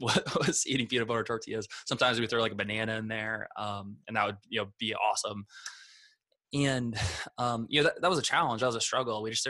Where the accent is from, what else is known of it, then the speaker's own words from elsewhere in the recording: Vermilion, South Dakota, United States; And a lot of people, when I tell them I'm from South Dakota, they're like, wow, like people actually live there. But, you know, we came from South Dakota.